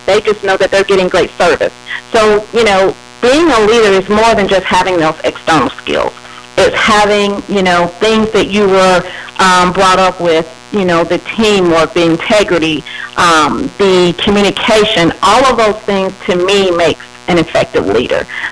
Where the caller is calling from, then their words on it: California, United States; I am calling in from California.